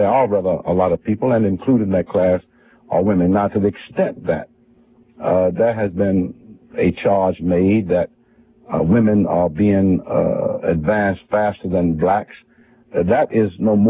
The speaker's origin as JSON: {"language": "English", "town": "Memphis", "region": "Tennessee", "country": "United States", "tie": "born there", "said": "I came from nowhere to somewhere. I was born in Memphis in a completely segregated society. I went to an all-black grammar school, high school."}